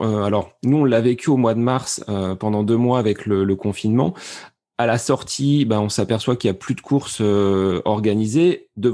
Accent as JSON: {"language": "French", "country": "France", "said": "le sont de toute façon chez nous en France"}